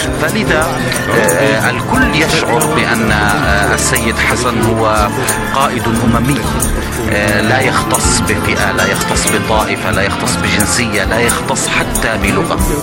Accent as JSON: {"language": "Arabic", "country": "Palestine", "said": "كفلسطيني أعتقد لنا نصيب الأسد،"}